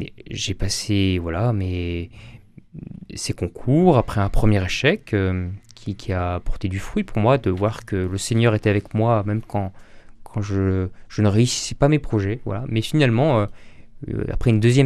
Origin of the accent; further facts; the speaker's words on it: Le Puy-en-Velay, Auvergne-Rhône-Alpes, France; Et j'ai grandi au Puy-en-Velay. Ce lieu m'a beaucoup marqué et a beaucoup compté, je crois, dans ma vocation.